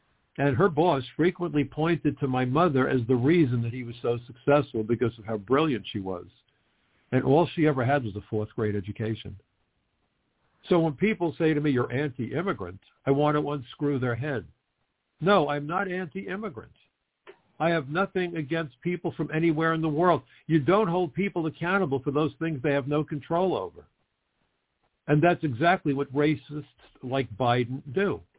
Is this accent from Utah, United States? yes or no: no; Brooklyn, New York, United States; He comes from a small town in North Carolina. I come from Brooklyn, part of New York City, the biggest city in America.